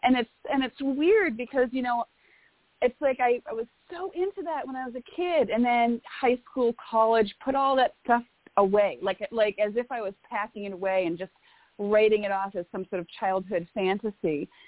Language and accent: English; Massachusetts, United States; And, you know, I'm from Massachusetts. My mom lives in Plymouth.